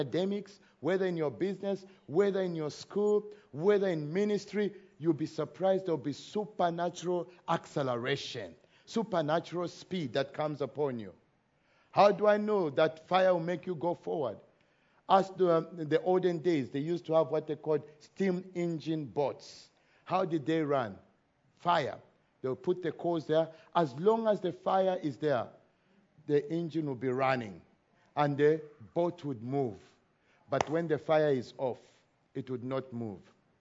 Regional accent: Zambia; English is a second language; I'm originally from Africa, Zambia. When you are in the bush and it's nighttime, the only way you'll be protected is not even your gun or your knife

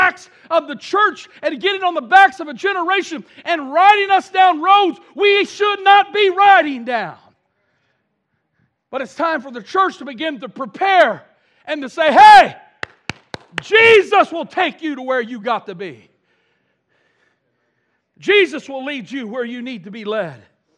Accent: Madison, Indiana, United States; I'm from Madison, Indiana. Population 14,700.

